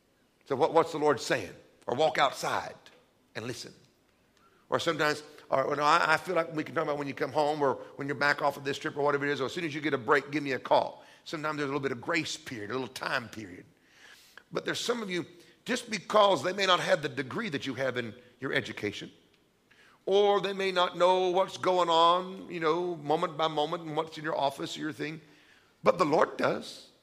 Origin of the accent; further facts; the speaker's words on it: Midwest, United States; I was raised in the Midwest of America where men are in charge.